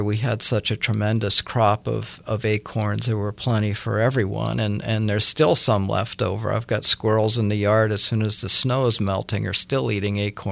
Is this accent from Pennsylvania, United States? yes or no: yes; Pennsylvania, United States; I grew up in Pennsylvania, where both species are common